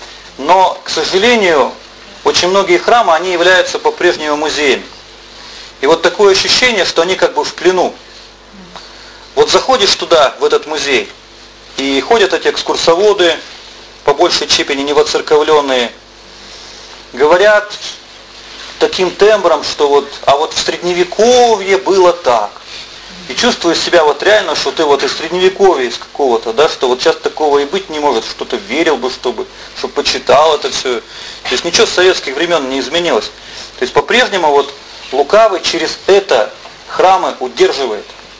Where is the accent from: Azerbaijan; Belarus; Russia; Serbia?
Russia; Yekaterinburg, Sverdlovsk Oblast; когда узнавали, что вот мы из Екатеринбурга, с Урала